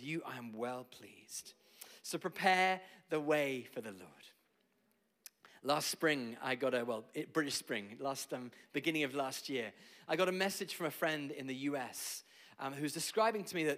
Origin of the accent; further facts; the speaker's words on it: United Kingdom; I can barely swim. I'm British.